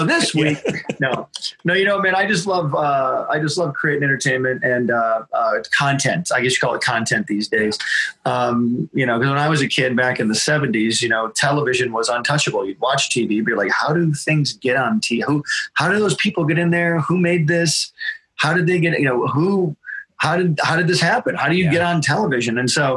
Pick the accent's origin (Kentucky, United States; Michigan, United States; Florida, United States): Michigan, United States; I'm from Michigan originally. I'm from the Midwest.